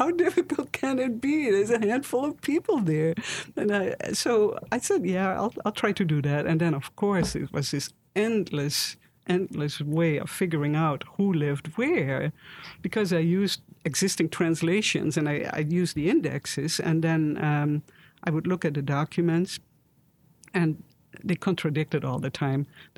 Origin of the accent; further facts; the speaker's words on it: Netherlands; now in United States; I'm here from the Netherlands, and in the Netherlands I have my friends